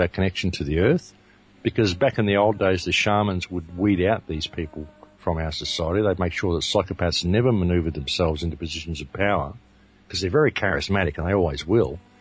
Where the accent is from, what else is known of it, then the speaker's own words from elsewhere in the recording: Australia; So I'm from Australia, and I'll tell you that winter in Europe, no, not for me at all.